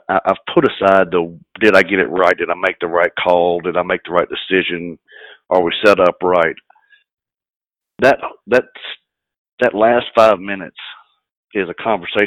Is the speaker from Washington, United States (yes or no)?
no; Vicksburg, Mississippi, United States; moved away as an adult; I had sworn a long time ago I'd never come back to my home state. You know, I was a wild rebel, left a long, long time ago, 20-something years ago. And through the fates and love, I wound up back in my hometown of Vicksburg.